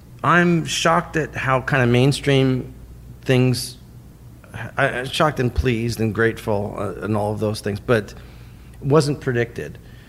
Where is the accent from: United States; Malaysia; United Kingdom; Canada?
Canada; growing up in Canada